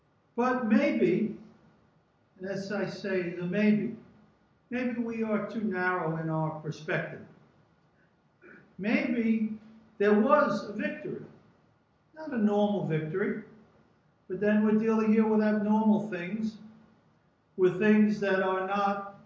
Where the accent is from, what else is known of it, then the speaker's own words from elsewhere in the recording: East Coast, United States; that's why I come from the East Coast, to bring you perverse ideas.